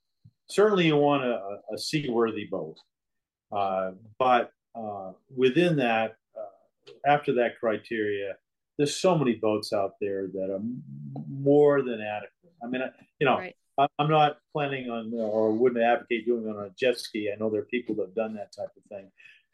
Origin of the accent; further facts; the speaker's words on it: Maine, United States; We're from Maine.